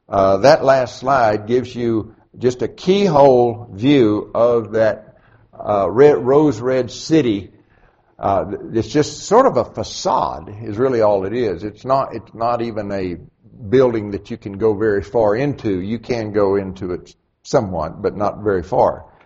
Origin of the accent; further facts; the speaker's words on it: Texas, United States; I should know that. I'm from Texas, right?